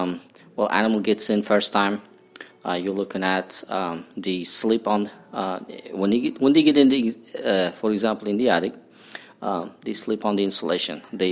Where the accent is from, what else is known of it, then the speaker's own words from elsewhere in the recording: Uzbekistan; I'm from Central Asia, Uzbekistan.